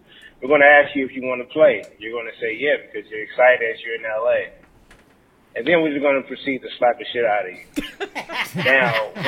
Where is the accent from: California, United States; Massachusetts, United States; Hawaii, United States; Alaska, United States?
California, United States; Los Angeles; and I'm from California. California people, I take that back. I'm L.A.